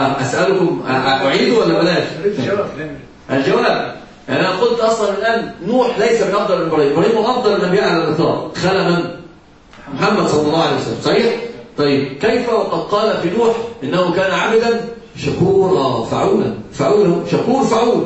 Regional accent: Egypt; لما عندنا في مصر المثل يقال كالهرة تأكل وتنكر

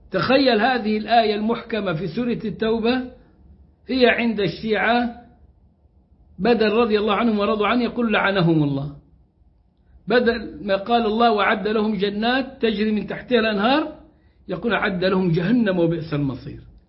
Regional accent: Egypt; واحد عندنا في مصر اسمه حسن شحاتة

